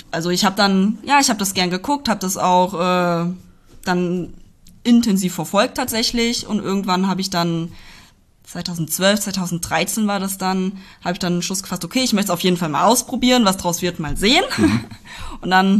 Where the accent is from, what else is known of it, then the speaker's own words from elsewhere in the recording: Hünfeld, Hesse, Germany; Genau, ich bin in der Nähe von Hünfeld aufgewachsen, also gehört zur Stadt Hünfeld dazu, lebt da auch noch, also komme von hier.